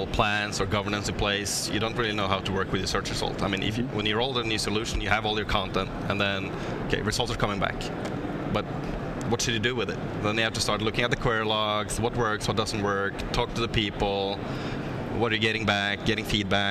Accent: Norway; English is a second language; well, I see that since I'm from Norway. So we have a lot of Norwegian content and English content.

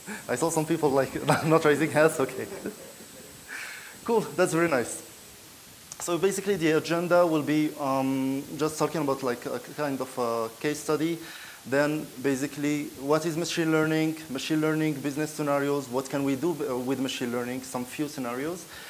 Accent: Morocco; I'm from Morocco, coming from Morocco. I'm very excited to be here with you in Kenya.

